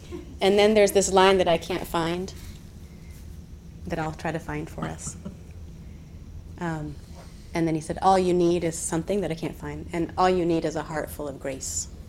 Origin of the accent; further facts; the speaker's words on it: Atlanta, Georgia, United States; But I did grow up in Atlanta. And when I say I'm from Atlanta, people say, oh, I've been there, I've been to the airport.